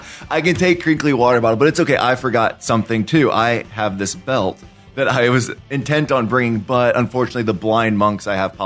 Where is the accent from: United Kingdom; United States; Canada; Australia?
United States; Georgia; also born or lived in Texas; now in Los Angeles, United States; No, I was born in Texas, grew up in Georgia. I'd only been in LA for about 4.5 years now.